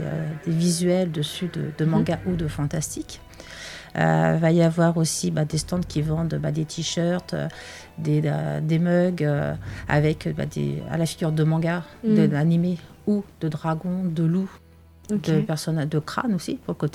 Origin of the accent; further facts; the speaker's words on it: Île-de-France, France; now in Orne, France; nous, à la base, on vient du 93, on vient d'Île-de-France, et on cherchait à déménager parce qu'on avait marre d'être là-bas